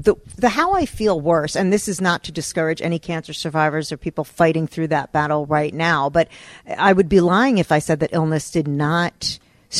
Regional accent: New Jersey, United States; Was it the Fruit Loops I ate as a kid, the processed food, the growing up in New Jersey?

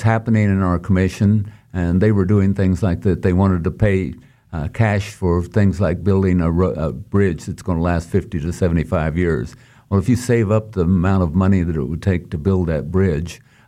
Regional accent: Great Bend, Kansas, United States; My wife and I grew up in Great Bend.

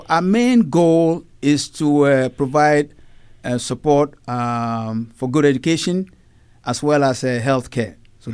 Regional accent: Ghana; Every year I go to Ghana for, as you know, I'm from Ghana, to visit family

